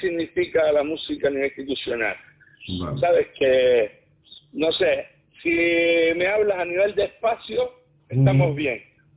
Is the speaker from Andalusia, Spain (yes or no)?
no; Tejeda, Canary Islands, Spain; Yo provengo de Tejeda, mi familia es de Tejeda